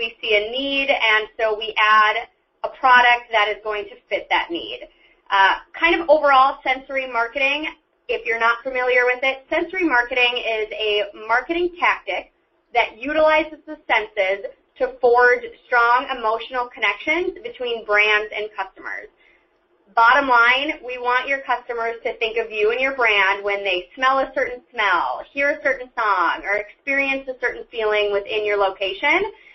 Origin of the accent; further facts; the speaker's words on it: Minnesota, United States; I'm from Minnesota myself, so the weather wasn't that much of a shock